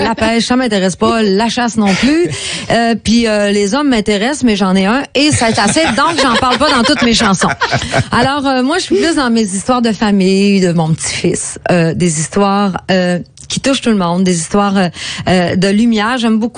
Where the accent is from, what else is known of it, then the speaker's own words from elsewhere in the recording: Quebec, Canada; Moi, je suis du Saguenay-Lac-Saint-Jean, il y en a beaucoup, mais si tu te promènes en Gaspésie, en Abitibi, peu importe, la musique country, elle est très forte chez nous.